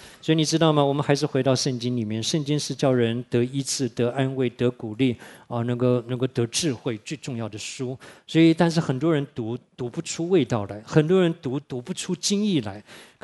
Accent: Tainan, Taiwan; 我们小的时候在台南啊

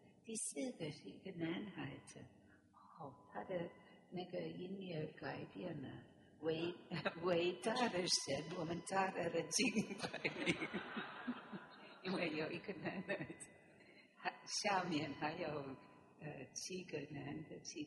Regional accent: New York, United States; 我从小我出生在纽约，在纽约很多的时间，在全世界都有很多时间。

